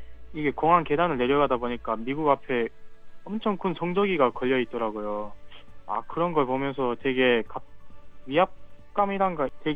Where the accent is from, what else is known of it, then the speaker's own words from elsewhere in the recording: Chongjin, North Hamgyong, North Korea; now in South Korea; 그래서 사실 저는 제 고향에 살 때 함경도라는 그 구역을 벗어나 본 적이 없거든요. 탈북할 때를 제외하고요. 그리고 또 함경도 내에서도 그 청진이라는 작은 그쪽을 사실상 거의 벗어나 본 적이 없었어요.